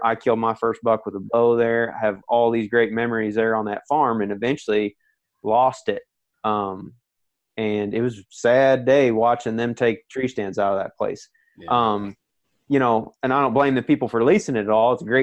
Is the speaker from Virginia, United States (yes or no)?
no; Paris, Missouri, United States; I'm from Paris, Missouri. It's a very small town in Northeast Missouri. It's a rural community.